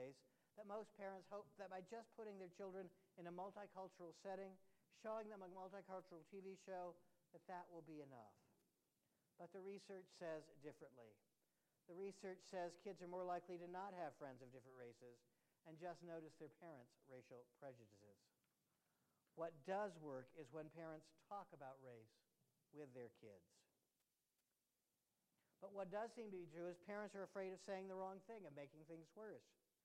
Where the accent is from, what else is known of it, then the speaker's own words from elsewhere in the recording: Tennessee, United States; people then are surprised to learn that I come from East Tennessee